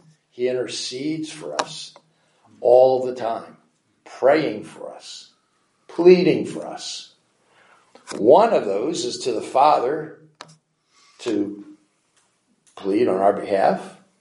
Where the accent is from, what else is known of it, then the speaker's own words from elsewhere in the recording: New Jersey, United States; You know, we come from New Jersey.